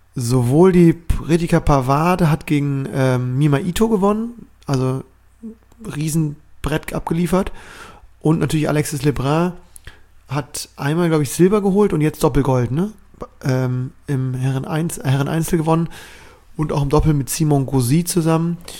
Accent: Cologne, North Rhine-Westphalia, Germany; In meiner alten Heimat.

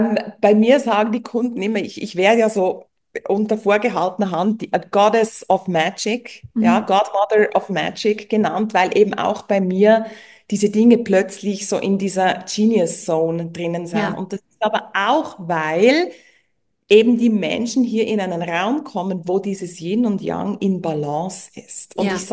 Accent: Switzerland; ich bin Schweizerin

